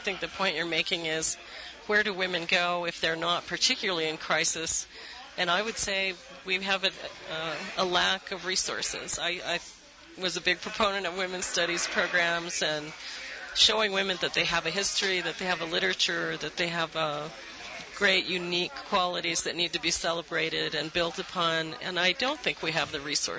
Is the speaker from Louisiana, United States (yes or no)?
yes; New Orleans, Louisiana, United States; Yes. I was born in New Orleans, which I now call Atlantis.